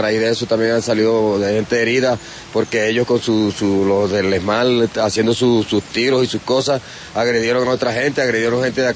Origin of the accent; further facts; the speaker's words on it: Venezuela; como somos venezolanos, tampoco nos vamos a dejar maltratar de nadie.